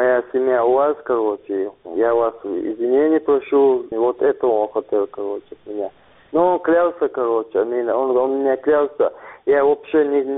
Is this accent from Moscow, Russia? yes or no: no; Chechnya, Russia; я хотел, чтобы наша Чеченская республика жила спокойно